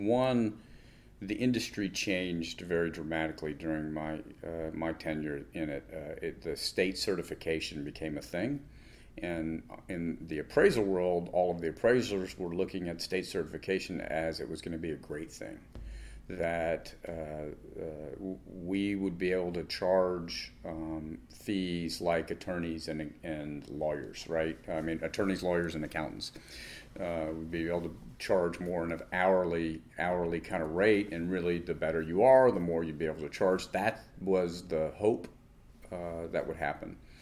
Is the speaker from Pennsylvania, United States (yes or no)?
no; Orlando, Florida, United States; also born or lived in Winter Park / Seminole County; I was born and raised in Orlando, was born in Winter Park, grew up in Seminole County, and then went away to the University of Florida and came back